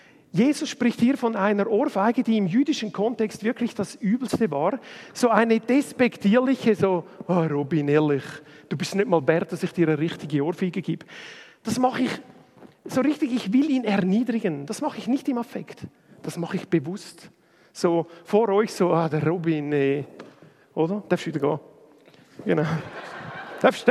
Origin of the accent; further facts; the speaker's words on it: Switzerland; Und ich bin ein Schweizer